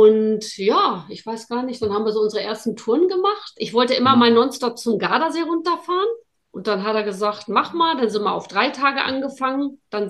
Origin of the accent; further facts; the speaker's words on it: Norderney, Lower Saxony, Germany; Ich komme ja eben aus Norderney, da ist das Fortbewegungsmittel natürlich das Fahrrad.